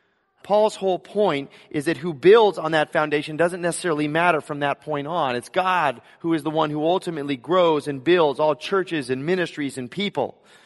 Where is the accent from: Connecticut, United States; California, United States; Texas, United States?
California, United States; Los Angeles; We're going to go see where I grew up in L.A. My children have never been through my hometown or community, and I'm looking forward to that.